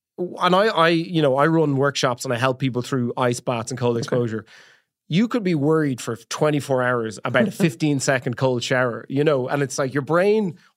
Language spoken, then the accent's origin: English; Dublin, Leinster, Ireland; Well, I am 35 years old as of a couple of days ago. I am from Dublin.